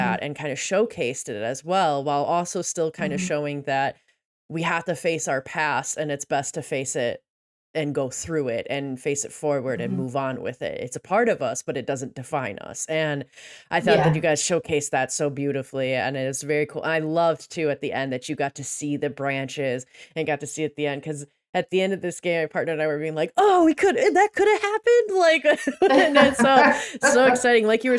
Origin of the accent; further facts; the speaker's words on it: Midwest, United States; I'm originally from the Midwest. I felt like the story of the Holtz was one that I have seen in rural parts of the Midwest as well.